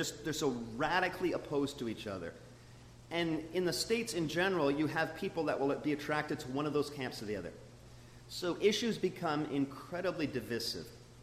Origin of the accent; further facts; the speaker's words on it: Canada; So, it's much of who we are as Canadian citizens that dictates this.